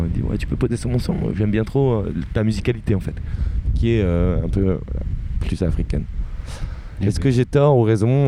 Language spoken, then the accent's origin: French; Lille, Hauts-de-France, France; Putain, et ça se voit pas à ma gueule que je suis lillois, putain.